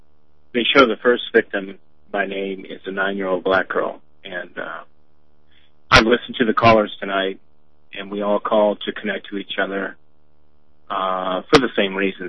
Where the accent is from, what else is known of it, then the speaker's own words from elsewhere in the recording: Midwest, United States; Being a Midwesterner, tornadoes are very frightening